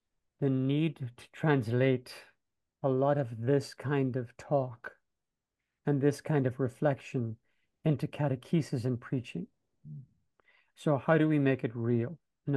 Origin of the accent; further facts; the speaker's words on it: Ulster, Ireland; now in Queens, United States; from Jamaica in Queens, and I spent the day with the Federation of the Sisters of St. Joseph